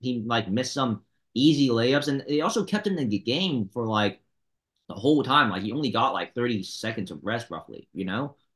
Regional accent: Kansas, United States; I'm a city boy that loves the suburbs, right? Growing up in Kansas

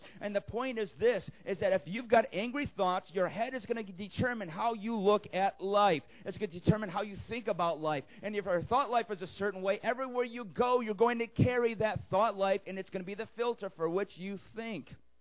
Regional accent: Detroit, Michigan, United States; I'm from Detroit. Don't argue with me.

